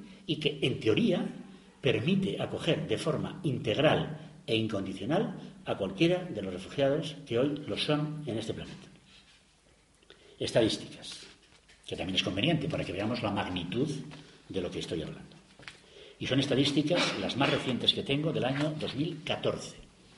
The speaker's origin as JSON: {"language": "Spanish", "region": "Basque Country", "country": "Spain", "said": "como ciudadano del mundo, como ciudadano europeo, como ciudadano español, como ciudadano vasco"}